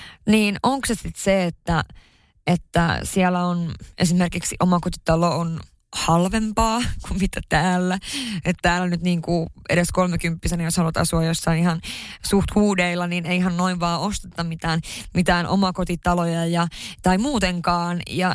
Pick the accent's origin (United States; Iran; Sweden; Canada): Sweden; Haparanda, Norrbotten County; mä oon pohjoisesta kotoisin, tarkemmin Haaparannasta. Siellä siis asuu se joku, mitä, 10-15 000 ihmistä. Ja siellä on kuitenkin asunut siihen lukiovuosiin saakka